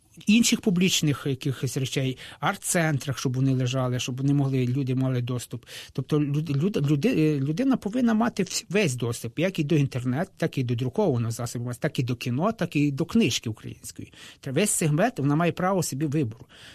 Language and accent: Ukrainian; Crimea, Ukraine; те, що ми є, кримчани тут